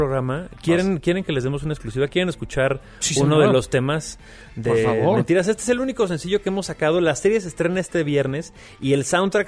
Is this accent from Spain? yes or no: no; Aguascalientes, Mexico; accent: hidrocálido; Y mi acento hidrocálido de Aguascalientes.